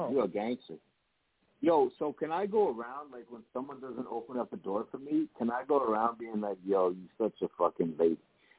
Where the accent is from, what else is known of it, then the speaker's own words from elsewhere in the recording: Las Vegas, Nevada, United States; Oh, you in Vegas? That's my hometown, man.